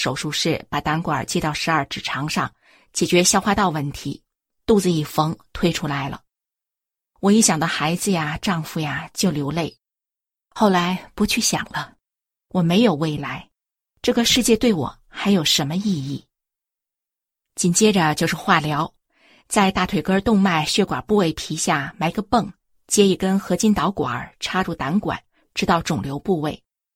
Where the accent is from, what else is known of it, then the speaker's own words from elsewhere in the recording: Shenyang, Liaoning, China; also born or lived in Beijing; 我出生在北京，当年就住在西单的辟财胡同。1958年随父母搬到辽宁沈阳。